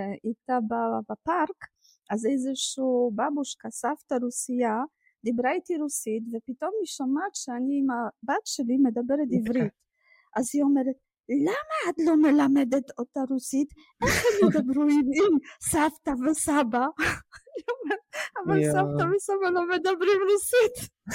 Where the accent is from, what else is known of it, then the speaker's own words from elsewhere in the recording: Poland; Hebrew is a second language; moved away as an adult; now in Israel; אני נולדתי בפולין ואני לא צברית, אני פולניה מקורית וגאה, פולניה גאה גם, מאוד. עליתי ב-2000 בגלל שהתחתנתי עם בעלי שהוא ישראלי.